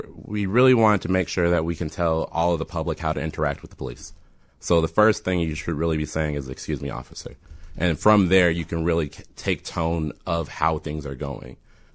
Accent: Chicago, Illinois, United States; I'm actually from the west side.

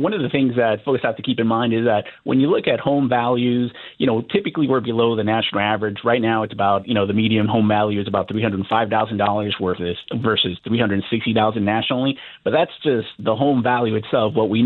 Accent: Miami, Florida, United States; now in New Orleans, United States; I'm actually originally from Miami, Florida.

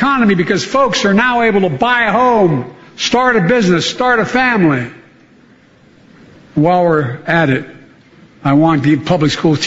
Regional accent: Delaware, United States; I come from Delaware.

